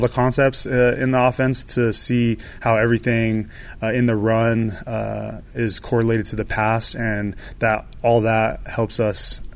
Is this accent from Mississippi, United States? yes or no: no; Arizona, United States; so we're both from Arizona, so yeah.